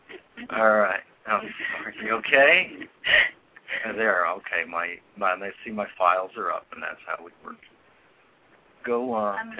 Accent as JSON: {"language": "English", "country": "United States", "said": "the myopic view that, especially as an American, I confess I had at one point in my own life."}